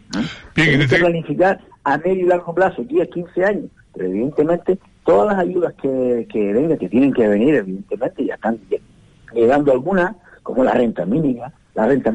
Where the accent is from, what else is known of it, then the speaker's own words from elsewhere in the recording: Canary Islands, Spain; nosotros, los que somos canarios de toda la vida